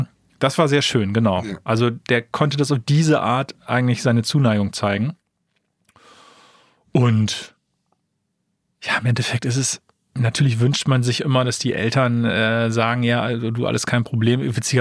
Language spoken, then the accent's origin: German; Oldenburg, Lower Saxony, Germany; ich komme ja aus Oldenburg, Niedersachsen.